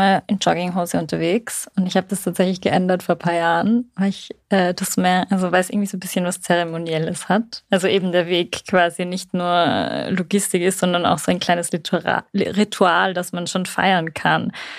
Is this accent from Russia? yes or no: no; Salzburg, Austria; Für mich ist das ja als Salzburgerin gar nichts Neues